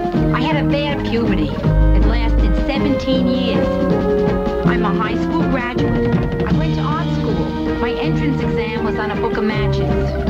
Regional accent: New York, United States; born there; I was born in the Bronx, New York, in December 1941.

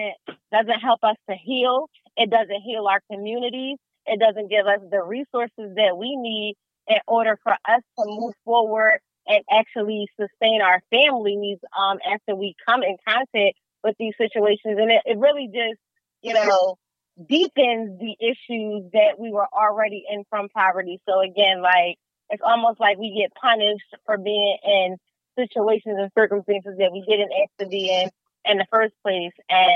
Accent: Philadelphia, Pennsylvania, United States; I'm a Philadelphian lifelong. I grew up, in the, what is now Mantua section of West Philadelphia.

